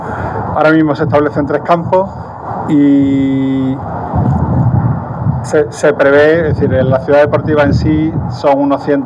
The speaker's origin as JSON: {"language": "Spanish", "town": "Málaga", "region": "Andalusia", "country": "Spain", "said": "especialmente para mí como arquitecto, como malagueño y malaguista."}